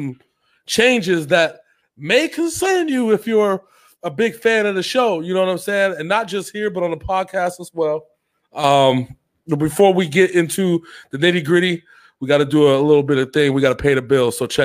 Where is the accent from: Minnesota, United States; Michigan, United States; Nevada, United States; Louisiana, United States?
Nevada, United States; Las Vegas; Everybody that came from Vegas, that lived in Vegas, that grew up in Vegas, like I grew up in Vegas